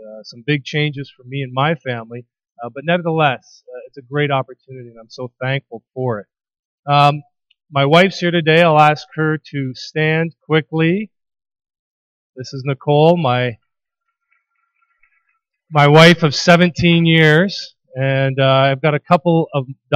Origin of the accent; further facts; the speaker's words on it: London, Ontario, Canada; I grew up in London, was born and raised here. Both my wife and I have almost spent our entire life within about 2 miles of this church. We still live 2 minutes away